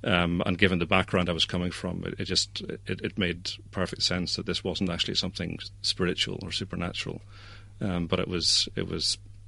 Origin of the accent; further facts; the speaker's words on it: Belfast, Northern Ireland, United Kingdom; I was born in Belfast and grew up in a Christian family there, and became a Christian when I was about 10 or so